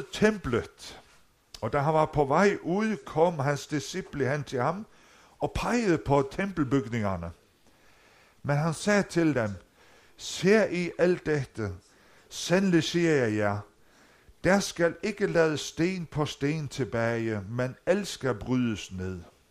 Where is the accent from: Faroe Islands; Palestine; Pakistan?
Faroe Islands; now in Aulum, Denmark; Jeg kommer fra Færøerne oprindeligt.